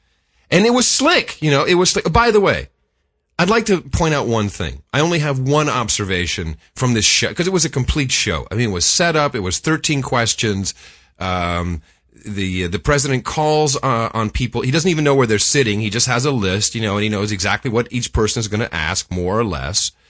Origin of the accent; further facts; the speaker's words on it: United States; I'm an American and I pay attention to what's going on.